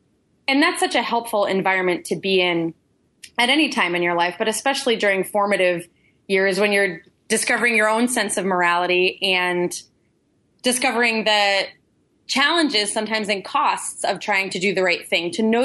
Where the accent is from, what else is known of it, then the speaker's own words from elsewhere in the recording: Connecticut, United States; I grew up in Northern Connecticut